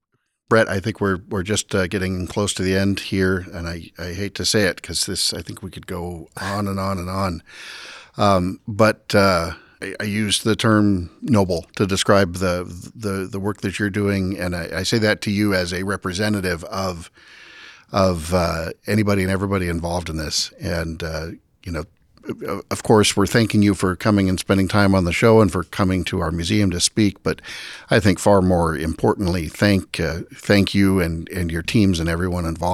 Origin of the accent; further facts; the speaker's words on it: West Coast, United States; certainly I grew up on the West Coast.